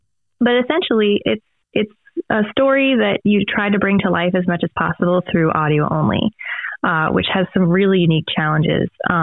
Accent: Pennsylvania, United States; also born or lived in West Virginia; So I am from Pennsylvania, originally born in West Virginia, but lived in Pennsylvania pretty much my whole life.

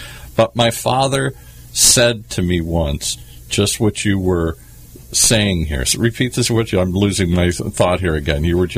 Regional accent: Ireland; The one I always usually turn to because I'm Irish and I love the wit and witticism of Oscar Wilde.

